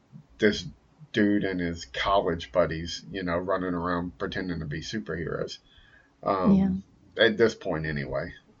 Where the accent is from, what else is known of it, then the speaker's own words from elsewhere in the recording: Columbus, Georgia, United States; we're from Columbus, Georgia, which is about 2 hours south of Atlanta.